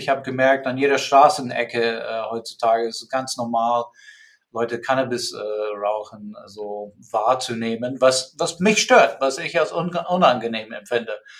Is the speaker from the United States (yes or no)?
yes; United States; German is a second language; moved away as an adult; now in Germany; Also ich bin Amerikaner, 53, bin erst 2002 nach Deutschland gekommen, also übersiedelt mit meiner Familie.